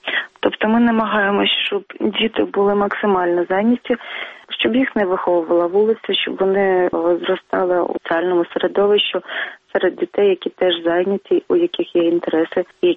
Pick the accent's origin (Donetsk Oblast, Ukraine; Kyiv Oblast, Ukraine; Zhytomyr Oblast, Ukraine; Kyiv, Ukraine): Zhytomyr Oblast, Ukraine; Zhytomyr; Також в Житомирі, звідки я родом